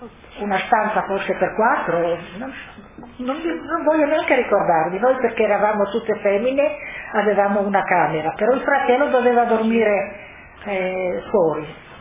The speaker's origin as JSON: {"language": "Italian", "town": "Obenetto", "region": "Friuli-Venezia Giulia", "country": "Italy", "tie": "born there", "said": "Io sono nata a Obenetto, e mio marito è nato a Cras. Siamo del comune"}